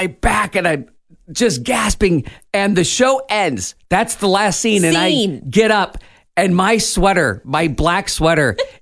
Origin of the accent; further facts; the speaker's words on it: Washington, Iowa, United States; I grew up in Washington, Iowa. At one point, our newspaper published twice a day.